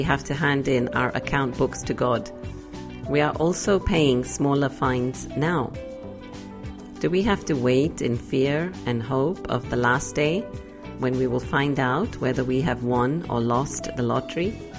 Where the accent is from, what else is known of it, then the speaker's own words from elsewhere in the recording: England, United Kingdom; Growing up in England, I was never really convinced as a child